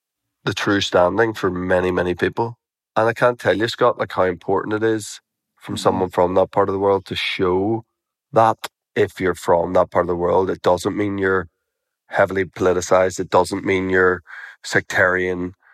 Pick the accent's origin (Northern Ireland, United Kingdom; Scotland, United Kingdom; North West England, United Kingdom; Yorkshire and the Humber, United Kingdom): Northern Ireland, United Kingdom; Belfast; I am a man from Belfast, and so was my father and his father and every father in the line of … before them are all from Belfast.